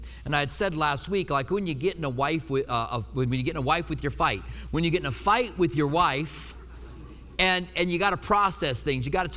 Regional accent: Albuquerque, New Mexico, United States; I grew up in Albuquerque, and Raul Reese was on the radio with Pastor Chuck Smith.

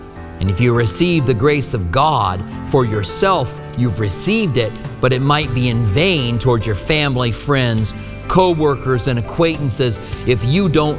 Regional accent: Albuquerque, New Mexico, United States; I'll never forget the first time. I grew up in Albuquerque, and Raul Reese was on the radio with Pastor Chuck Smith.

